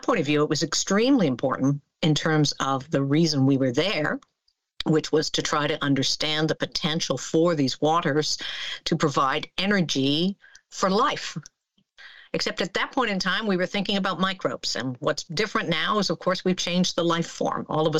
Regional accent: Canada; I'm a Canadian. I'm an earth scientist.

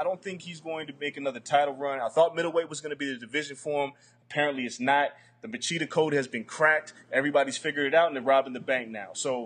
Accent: New York, United States; Like, I grew up Catholic in New York, too.

